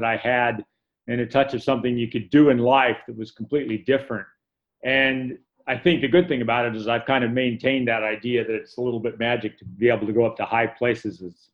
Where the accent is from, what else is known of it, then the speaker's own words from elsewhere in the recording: Colorado, United States; I grew up in Colorado in the middle of the Rocky Mountains.